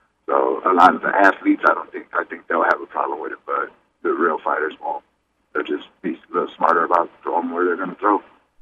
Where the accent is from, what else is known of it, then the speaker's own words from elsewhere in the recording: Gary, Indiana, United States; Like I said, I'm from Gary, Indiana. We box in the neighborhood all the time without gloves.